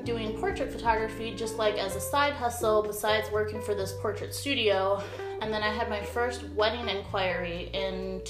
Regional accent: Minneapolis, Minnesota, United States; moved away; And I am originally from the Midwest. I am from Minneapolis, and I just moved to Arizona about 6 months ago in like the end of December.

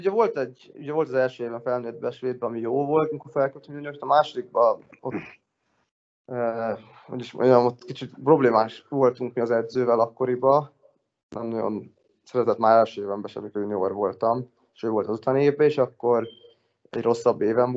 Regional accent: Hungary; now in Finland; Magyar, de az ő szemükben nem vagyok úgy magyar, hogy beszélem a nyelvet ugyanúgy, ugye, mint ha svéd lennék

